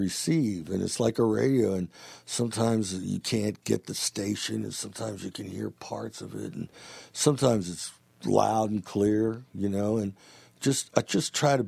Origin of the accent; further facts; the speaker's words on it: Youngstown, Ohio, United States; Yeah, I'm this guy from Youngstown, Ohio that was getting paid, $25 a night and all the beer I could drink in a bar band